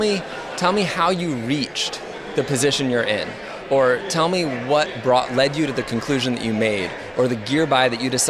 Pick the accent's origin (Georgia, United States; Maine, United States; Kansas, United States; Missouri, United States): Maine, United States; now in Los Angeles, United States; I'm originally from Maine, live in Los Angeles now